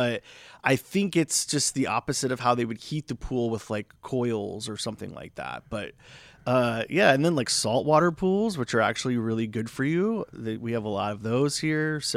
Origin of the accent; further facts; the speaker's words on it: Florida, United States; But I'm originally from Florida, so